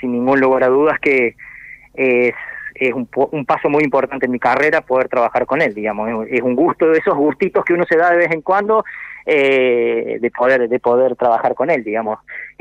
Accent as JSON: {"language": "Spanish", "region": "Córdoba", "country": "Argentina", "tie": "born or raised there", "said": "yo soy de Córdoba capital. Uh-huh. La tonada no la pierdo ni la quiero perder. Así que sí, bueno, yo nací aquí, estudié acá en el Instituto Universitario Aeronáutico de Córdoba."}